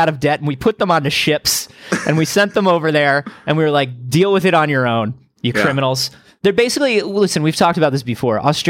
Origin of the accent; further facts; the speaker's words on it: Midwest, United States; accent: Midwestern; Listen, you come over here and you say hamburger. I don't make you say it in my Midwestern ass accent.